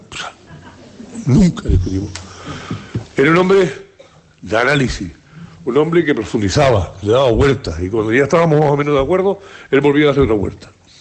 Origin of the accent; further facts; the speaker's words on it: Canary Islands, Spain; somos canarios, y eso lo hablamos muchas veces. Yo no soy ni majorero, ni canarión, no, yo soy canario.